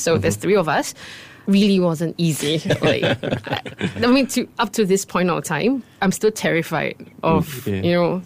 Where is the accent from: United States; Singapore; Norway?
Singapore; These are flavors that I've encountered as during my time growing up in Singapore.